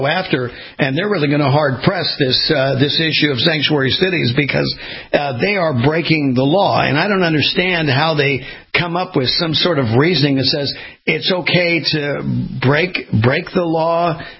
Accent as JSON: {"language": "English", "region": "California", "country": "United States", "tie": "born or raised there", "lives_now": "Florida, United States", "said": "from where I came from, Lou, born and raised in California, I reside in Florida these days, but I'm back and forth because my kids and grandkids are still in California."}